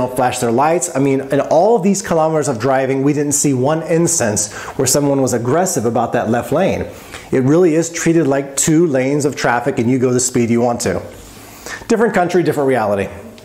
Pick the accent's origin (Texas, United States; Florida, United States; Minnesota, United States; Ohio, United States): Texas, United States; Houston; I took my entire family on a kind of nostalgia trip throughout my hometown of Houston, where we visited my suburban neighborhood in Lakewood Forest.